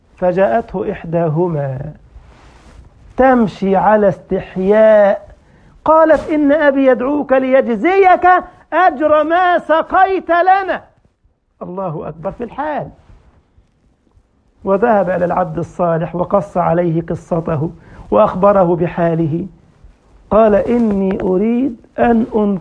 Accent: Egypt; عندنا في مصر يقولون بالدارجة في تلك الأمثال الطيبة التي جاءتنا عن من سلف من الآباء والأجداد

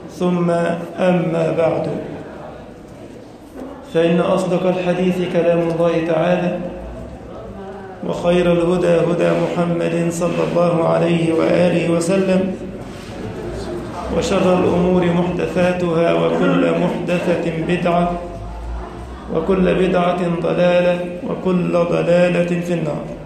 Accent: Egypt; اللهم أمن بلدنا مصر وسائر بلاد المسلمين

